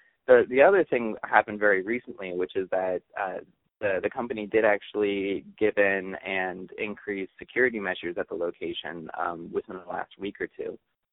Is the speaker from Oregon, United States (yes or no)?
yes; Portland, Oregon, United States; I'm just your average Portlander, born and raised in Oregon